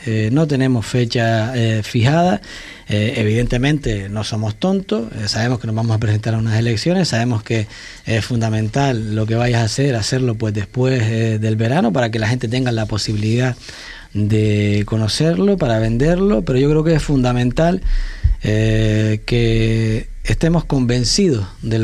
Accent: San Bartolomé de Tirajana, Canary Islands, Spain; yo que soy de allí, de San Bartolomé, de Tirajana

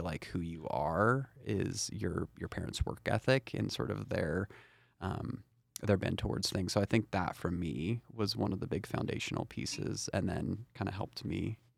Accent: Portland, Oregon, United States; I grew up in the Portland area, and my parents are two of the most hardest working folks ever.

